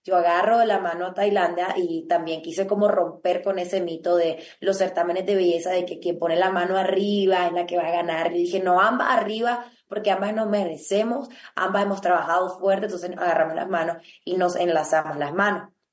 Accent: Nicaragua; Toda la gente realmente en mi país, en nuestro país, salió a las calles

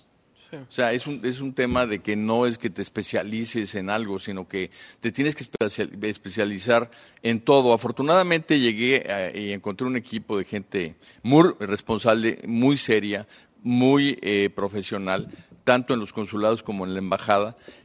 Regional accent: Mexico; para nosotros es muy importante, como mexicanos, definir muy claramente cuáles son los valores

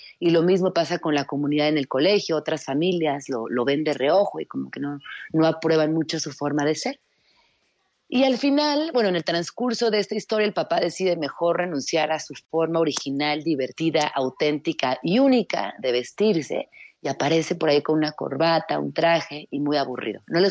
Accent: Chiapas, Mexico; Estamos en San Cristóbal. Y nos vamos a Comitán en unas horas, así que pues feliz de estar por acá, por mi tierra, visitando a la familia

